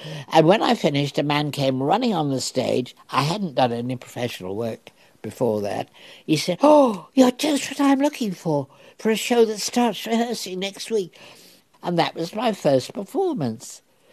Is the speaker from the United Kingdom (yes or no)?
yes; Leeds, Yorkshire and the Humber, United Kingdom; I lived in Leeds with my mother. I'm a Yorkshire girl, and my parents.